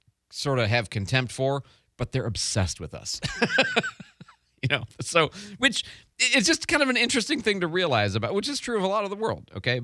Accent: United States; they'd express it to me because I'm an American, right?

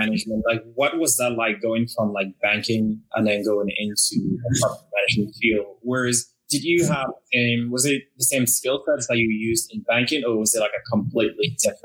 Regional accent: Baltimore, Maryland, United States; now in Chicago, United States; I grew up in Baltimore, which is pretty close to DC, and then moved to Chicago, which is another like Midwest city.

